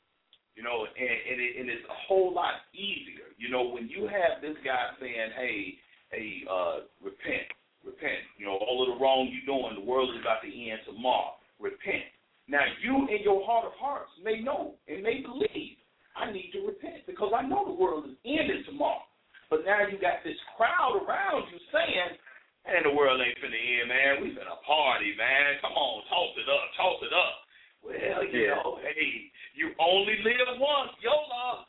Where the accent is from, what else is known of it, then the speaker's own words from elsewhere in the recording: Chicago, Illinois, United States; now in Atlanta, United States; I'm from Chicago. I'm out here in Atlanta.